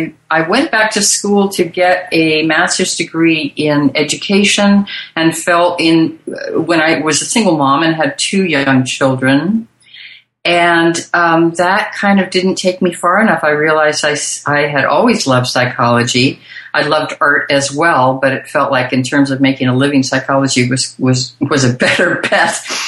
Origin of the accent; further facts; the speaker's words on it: Hawaii, United States; But growing up in Hawaii, which is one of those places, even though the indigenous culture is not the dominant culture